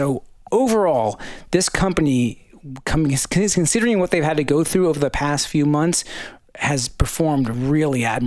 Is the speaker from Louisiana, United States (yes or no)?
no; Pennsylvania, United States; They're based in my home state of Pennsylvania.